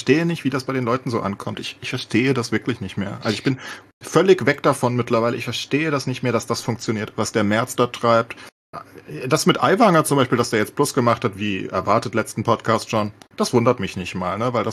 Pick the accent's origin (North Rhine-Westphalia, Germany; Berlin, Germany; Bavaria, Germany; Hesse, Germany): Hesse, Germany; Frankfurt; born there; ich bin ja Frankfurter, gebürtiger, ne?